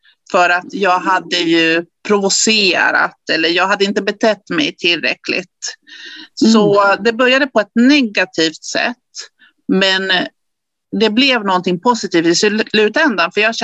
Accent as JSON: {"language": "Swedish", "country": "Chile", "said": "Jag är chilenare. Min familj, så jag har en typisk latinofamilj."}